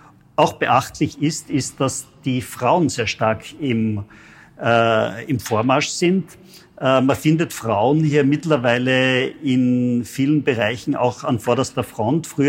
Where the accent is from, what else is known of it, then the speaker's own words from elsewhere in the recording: Austria; now in Greece; Natürlich als Österreicher, wenn man hierher kommt, schätzt man natürlich das Klima, man schätzt die Kulinarik.